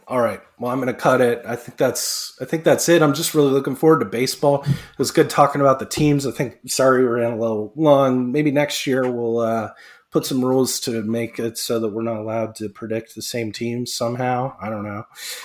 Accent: Pittsburgh, Pennsylvania, United States; So for me, growing up in Pittsburgh, a lot of Pirates.

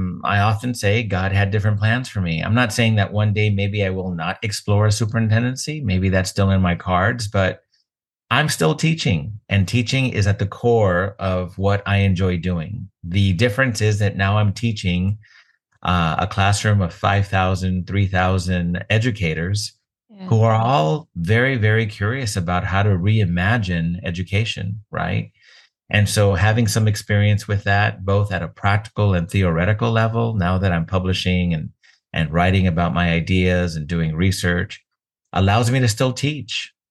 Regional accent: California, United States; schools in my home state of California

